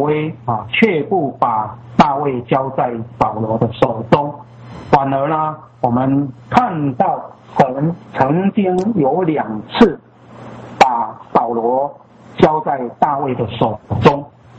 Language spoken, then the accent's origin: Chinese; China; 也就是我们中国人所说的是一个刺杀